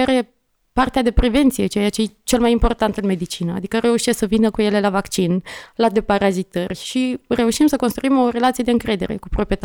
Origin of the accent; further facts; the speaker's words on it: Bacău, Bacău County, Romania; Mi-amintesc și eu când eram copil în Bacău și vedeam cum sunt capturați câinii, eram impactată.